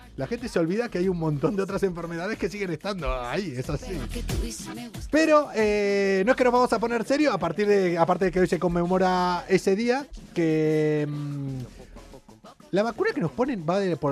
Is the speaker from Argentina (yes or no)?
yes; Argentina; Nosotros somos de Argentina, tanto ella como yo.